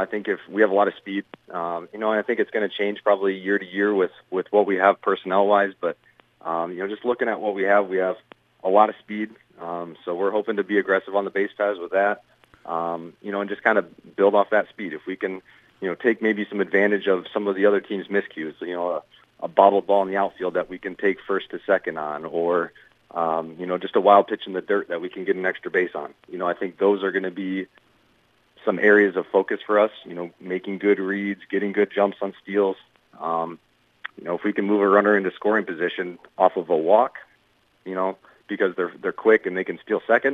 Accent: Mason City, Iowa, United States; I'm from Mason City originally. I'm a Newman Catholic kid, so baseball is kind of in the bloodlines up there.

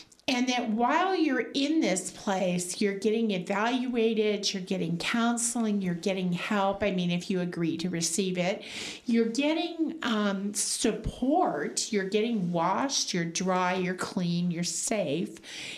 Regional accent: Illinois, United States; born there; Because yes, I was born in Illinois. That's my home. Chicago's my stomping grounds.

